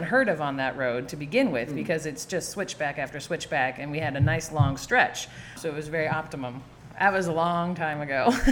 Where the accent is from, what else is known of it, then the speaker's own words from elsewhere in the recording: Maui, Hawaii, United States; born there; So I was born in Maui.